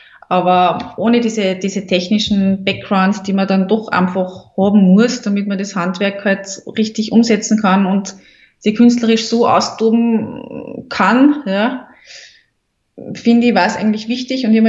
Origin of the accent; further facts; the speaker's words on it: Austria; diese duale Ausbildung, wie es bei uns in Österreich ist, wirklich super finde